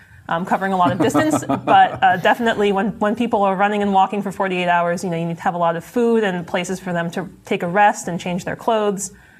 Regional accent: California, United States; I'm from California originally.

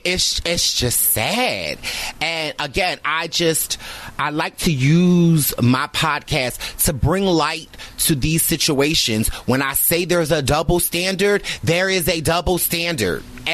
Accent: Philadelphia, Pennsylvania, United States; I'm from Philadelphia

